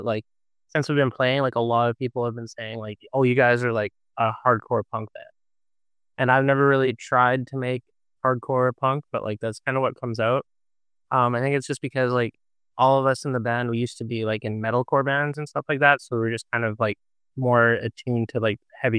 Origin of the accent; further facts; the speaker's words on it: Portage la Prairie, Manitoba, Canada; we're from Portage la Prairie.